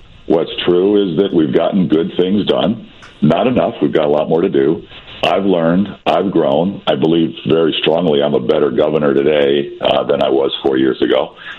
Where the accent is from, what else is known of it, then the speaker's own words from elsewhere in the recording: Chicago, Illinois, United States; I was born in Chicago and have lived here for 62 years.